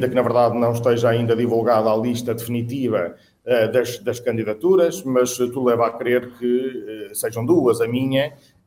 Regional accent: Matosinhos, Porto, Portugal; Eu nasci no Porto, mas com 4 anos fui para Matosinhos e de facto não saí de lá mais.

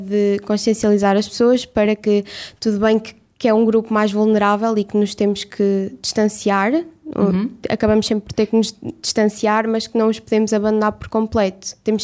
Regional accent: Coimbra, Centro, Portugal; Sim, foi a cidade onde eu cresci, é a cidade onde a minha família está

